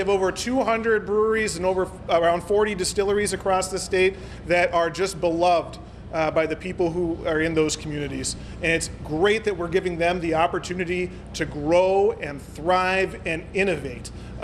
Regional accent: Coon Rapids, Minnesota, United States; Welcome to my hometown of Coon Rapids and to my home brewery of Alloy.

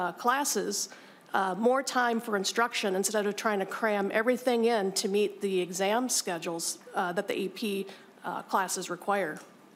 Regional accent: Ellsworth, Minnesota, United States; The needs of Shakopee are not the same as my hometown district of Ellsworth, which is in the far southwest corner of the state in a town of about 500 people.

